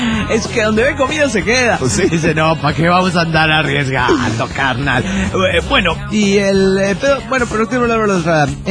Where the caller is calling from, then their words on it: Mexico; de México.